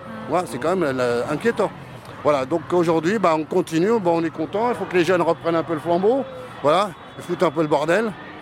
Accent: Nanterre, Île-de-France, France; j'ai grandi à Nanterre.

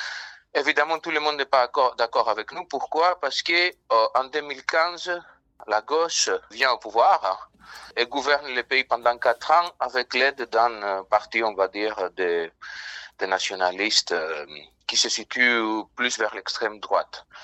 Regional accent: Athens, Attica, Greece; French is a second language; now in France; j'habite en France depuis 20 ans, je travaille dans le secteur du social, je viens de Grèce, je viens d'Athènes, et voilà.

